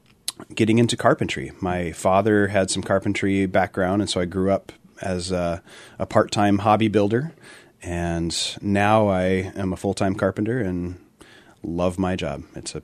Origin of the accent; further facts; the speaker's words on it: Illinois, United States; also born or lived in Southern Oregon; I grew up in just outside of Chicago in Illinois, and then half of my upbringing is in Southern Oregon.